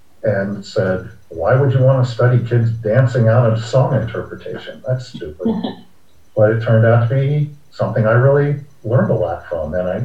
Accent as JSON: {"language": "English", "town": "Alexandria", "region": "Virginia", "country": "United States", "tie": "born or raised there", "said": "Probably Virginia, which is my home state. I grew up in Alexandria."}